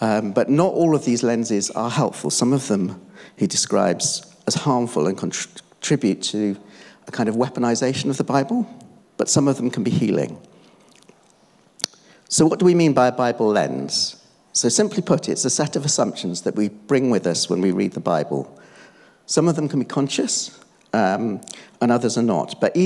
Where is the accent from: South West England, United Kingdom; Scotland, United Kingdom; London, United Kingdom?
South West England, United Kingdom; Bristol; So I was born and bred in Bristol. I was born in Redland.